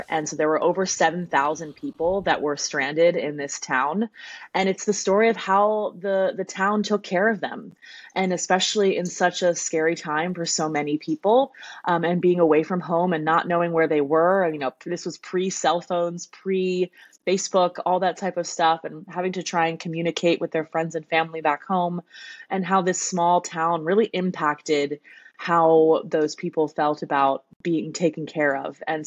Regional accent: Philadelphia, Pennsylvania, United States; We're in Philadelphia, and that's my where my hometown is

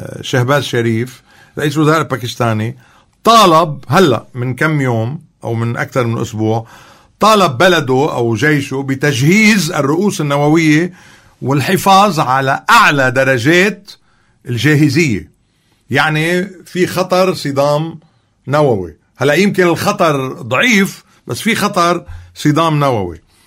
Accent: Lebanon; بس نحن منرفض كلبنانيين بثقافتنا انه يكون حدا وصي علينا

